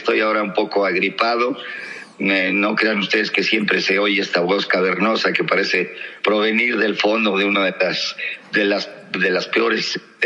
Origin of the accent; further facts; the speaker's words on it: Mexico City, Mexico; yo soy oriundo de la Ciudad de México, apasionado de esta ciudad, aquí vivo, aquí viviré y espero morir aquí. Provengo de pues esta vieja tradición española